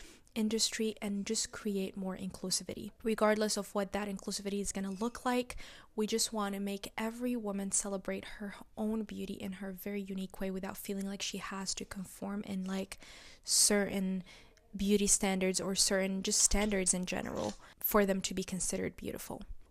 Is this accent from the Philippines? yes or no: no; Mauritania; now in United States; Going from Mauritania to the US, it was a huge jump and a huge cultural shock, because I remember growing up in Mauritania, there were very specific beauty standards.